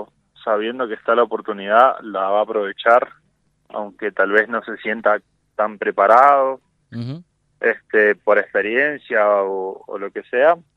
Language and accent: Spanish; Argentina; voy a ser el único piloto argentino a esta fecha